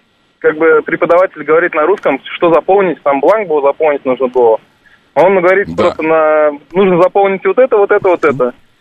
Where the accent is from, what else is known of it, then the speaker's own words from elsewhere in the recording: Tashkent, Uzbekistan; Я из Ташкента, с Узбекистана.